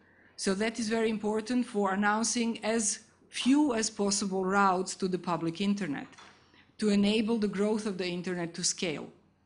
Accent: Belgrade, Serbia; also born or lived in Amsterdam, Netherlands; I'm from Belgrade and Amsterdam.

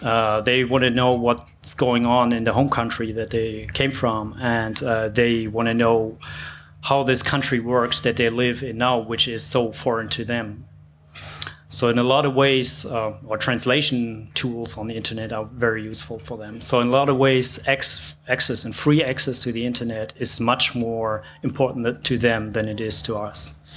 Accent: Hamburg, Germany; Once again, since I'm from Hamburg, I take Hamburg as an example.

